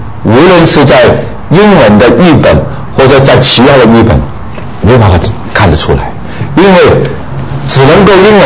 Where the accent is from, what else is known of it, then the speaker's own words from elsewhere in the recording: China; 我们中国人唱英文诗歌，老美听不懂的，因为我们的子音口型不清楚啊